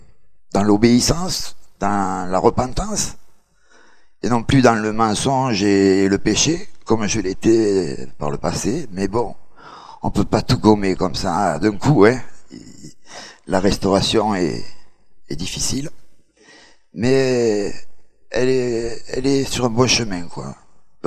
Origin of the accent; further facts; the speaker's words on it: Lunel, Occitanie, France; puisque je viens de Lunel. Et... je suis resté pendant un an sur Lunel.